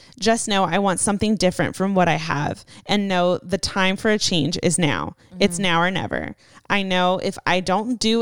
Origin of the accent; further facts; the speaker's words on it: Portugal; English is a second language; you can say it. I'm from Portugal.